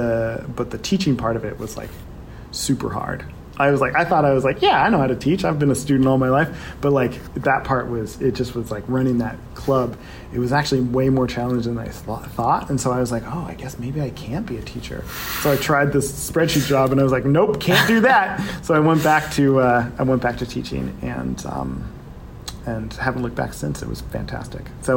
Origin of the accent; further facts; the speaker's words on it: Seattle, Washington, United States; moved away as an adult; also born or lived in Oregon, United States; now in Portland, United States; Well, I was born in Oregon, but I'm really from Seattle. Oh. Yeah, that's where I really grew up. And so I moved here after college